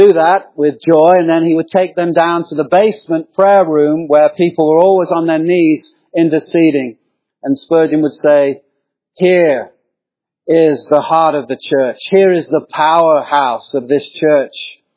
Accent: England, United Kingdom; as I did growing up in England in a Roman city.

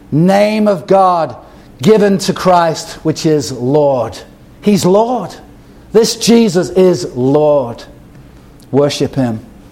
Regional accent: England, United Kingdom; I come from England.

